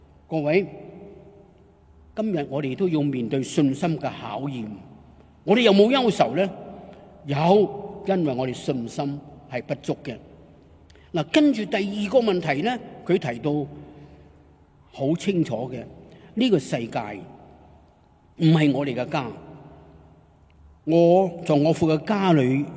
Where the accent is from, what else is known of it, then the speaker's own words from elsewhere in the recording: Hong Kong; 我在香港出生，香港长大，